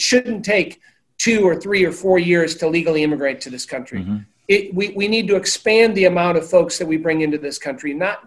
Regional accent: Peoria, Illinois, United States; again, I'm from Peoria, Illinois. I think about my father is Lebanese, and we grew up, we're Christian Lebanese, Maronite.

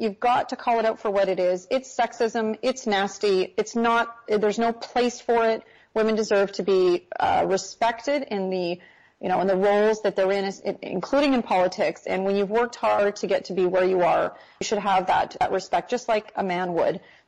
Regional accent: Canada; as a Canadian

